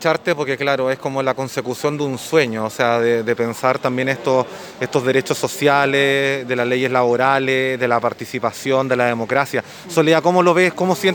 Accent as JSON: {"language": "Spanish", "country": "Chile", "said": "Son tantos y tantos desafíos que tenemos como chilenos y chilenas que queremos pensar un país distinto."}